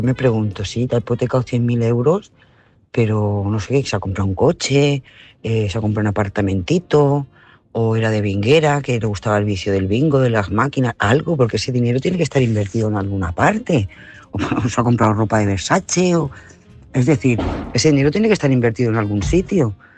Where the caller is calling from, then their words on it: Lloret de Mar, Catalonia, Spain; corresponsal de Lloret de Mar.